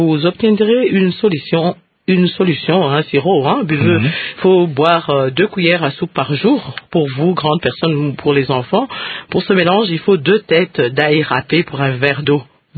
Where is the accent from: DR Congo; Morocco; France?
DR Congo; l'une des épices très consommées dans le monde entier et même ici chez nous en RDC